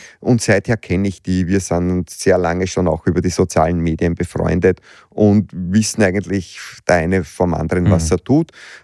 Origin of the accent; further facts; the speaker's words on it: Lower Austria, Austria; ich bin aufgewachsen im Waldviertel. Wir hatten einen kleinen Bauernhof zur Selbstversorgung.